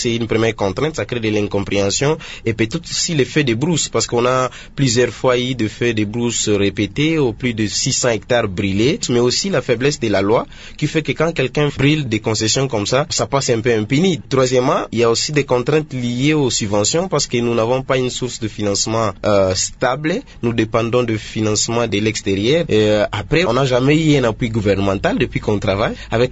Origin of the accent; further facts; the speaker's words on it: Idiofa, Kwilu, DR Congo; Parce que chez nous, à Idiofa, quand les gens ils coupent des arbres là-bas, ils vendent des bois là pour construire des maisons.